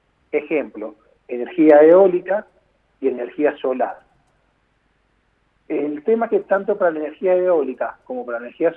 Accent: Argentina; tenemos como argentinos acordar nuestras bases de crecimiento

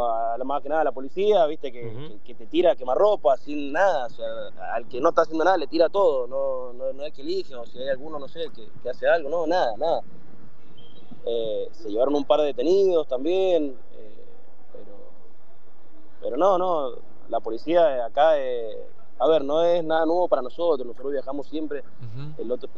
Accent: Las Heras, Argentina; De Las Heras.

